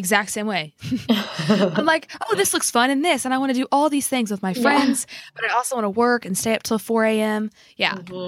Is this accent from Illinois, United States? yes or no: yes; Illinois, United States; I'm actually from Southern Illinois originally.